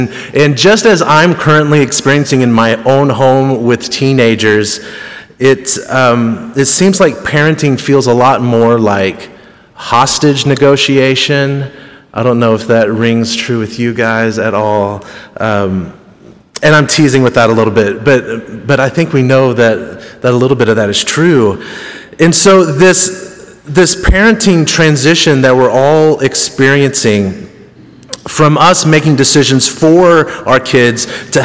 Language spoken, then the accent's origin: English; Hannibal, Missouri, United States; And I am mostly from Hannibal my whole life. I've done a couple stints elsewhere, but I was raised here.